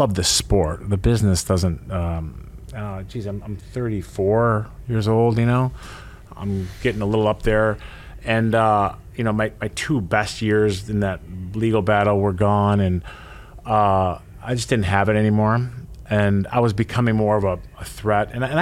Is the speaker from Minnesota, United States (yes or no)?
no; Buffalo, New York, United States; born there; if I was born in Arkansas, what happened here in Buffalo at that time would never have happened. It could only happen in Buffalo.